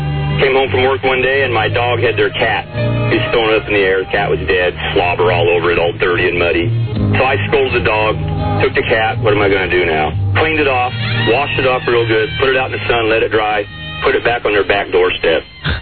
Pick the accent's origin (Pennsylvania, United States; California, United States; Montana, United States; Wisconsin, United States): California, United States; Yuba City; North of Sacramento, California.